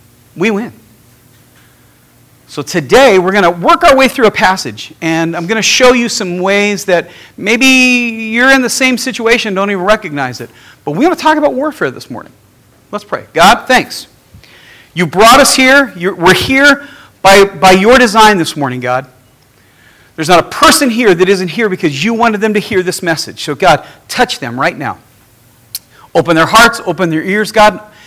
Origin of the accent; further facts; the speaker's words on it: Los Angeles, California, United States; I grew up in South Central LA. I grew up in the ghetto.